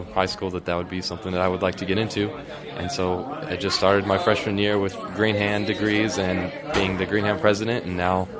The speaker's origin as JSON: {"language": "English", "town": "Kerman", "region": "California", "country": "United States", "said": "Well, I'm from the Kerman FFA chapter located in Kerman, California."}